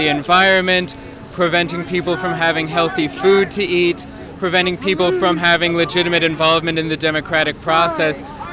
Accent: Poughkeepsie, New York, United States; this is my second day here. I'm from Poughkeepsie, and I'm a construction worker

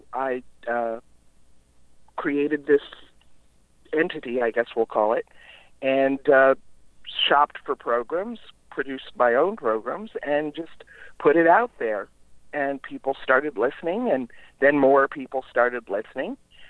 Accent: Baltimore, Maryland, United States; I grew up in Baltimore, and as a matter of fact, just for the sake of honesty, I am sitting in Baltimore right now. I'm visiting my mother.

